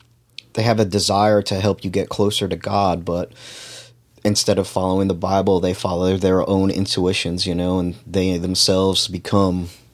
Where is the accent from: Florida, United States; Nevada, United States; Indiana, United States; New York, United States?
New York, United States; New York City; born there; I was raised Catholic, come from a Catholic family. I was born in New York City. My mom was Italian. My dad was Irish.